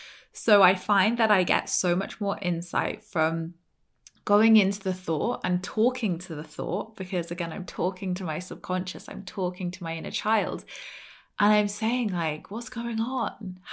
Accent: United Kingdom; And I'm like, but we're British. It's half-assed.

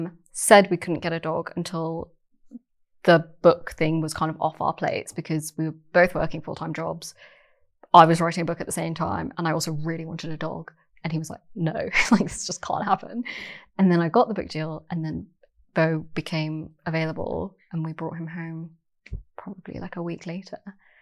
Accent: London, United Kingdom; I grew up in London, and London is my home.

